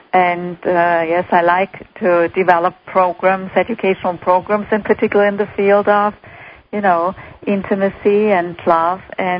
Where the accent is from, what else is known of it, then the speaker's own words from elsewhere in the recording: Germany; accent: German; English is a second language; moved away as an adult; now in United States; I grew up in Germany, as probably most of your listeners can detect by my accent. And so I came to this country when I was 29 years old.